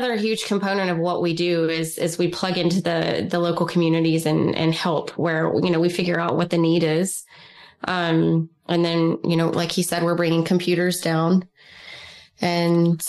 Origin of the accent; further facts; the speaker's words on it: Texas, United States; Chris, I was raised in Texas, and that's not the case. I was raised to Texas.